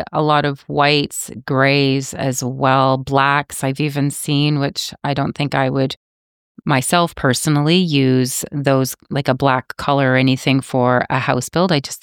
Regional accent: Cambridge, Ontario, Canada; I am not from Northern Ontario, thank you very much. I am from Cambridge, Ontario

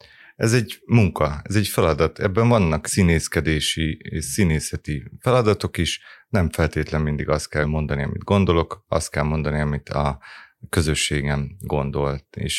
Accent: Kecskemét, Bács-Kiskun, Hungary; volt egy olyan ügy Kecskeméten, onnan én származom, és ott is politizáltam

